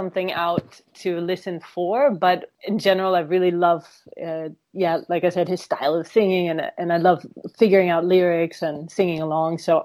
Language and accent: English; California, United States; I'm from California, so I remember that all.